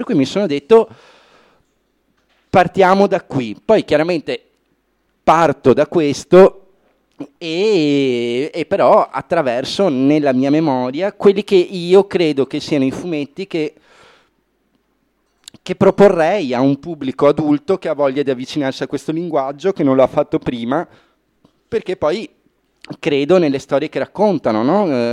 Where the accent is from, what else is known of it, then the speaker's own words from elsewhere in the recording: Veneto, Italy; ma sono veneto, quello è un'altra cosa, è nel contratto.